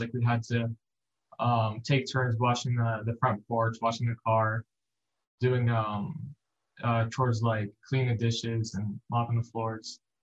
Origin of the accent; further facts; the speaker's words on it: Sacramento, California, United States; I'm from Sacramento, California.